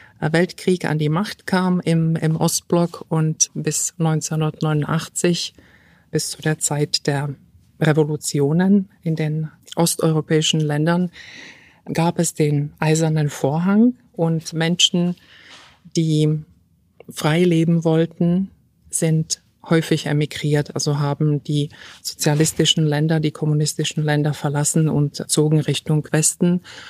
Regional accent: Czechia; now in Germany; ich bin Tschechin, komme aus der Tschechischen Republik. Dieses Land hieß damals, als ich nach Deutschland kam, noch die Tschechoslowakei. Also man kann sich ausrechnen, wie lange ich schon in Deutschland lebe.

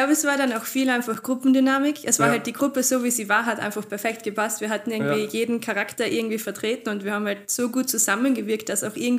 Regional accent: Carinthia, Austria; now in Vienna, Austria; Ich komme ursprünglich aus Kärnten, bin dort ganz normal in die Schule gegangen, so wie jeder normale Mensch. Bin dann zum Studieren nach Wien gekommen und bin seitdem in Wien fest.

